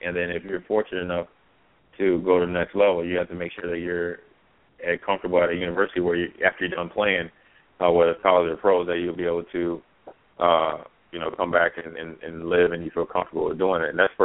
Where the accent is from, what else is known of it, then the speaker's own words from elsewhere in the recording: Minneapolis, Minnesota, United States; I grew up in Minneapolis